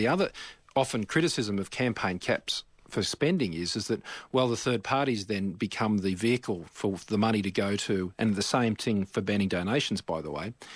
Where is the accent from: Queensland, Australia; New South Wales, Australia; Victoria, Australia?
New South Wales, Australia; I know here in my home state of New South Wales